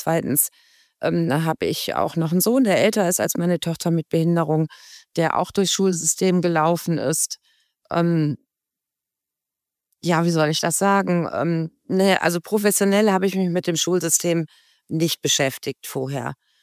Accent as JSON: {"language": "German", "town": "Essen", "region": "North Rhine-Westphalia", "country": "Germany", "tie": "born there", "said": "Also ich bin gebürtige Essenerin, mit meinen Eltern dann aber irgendwann in die Peripherie gezogen und dieses Schulzentrum war tatsächlich in der Stadt Ratingen."}